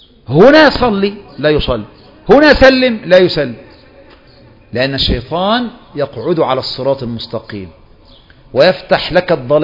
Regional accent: Egypt; خصوصا منا كمصريين

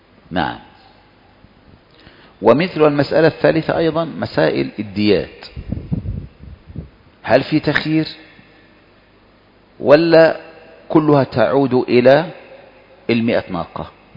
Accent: Egypt; ولهذا معمول به عندنا في مصر في المحاكم

